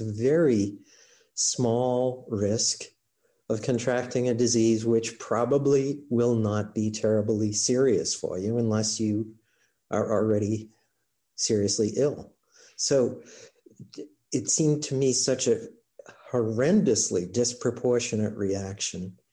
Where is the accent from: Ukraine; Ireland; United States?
Ireland; I'm Irish, so, you know, I like a fight.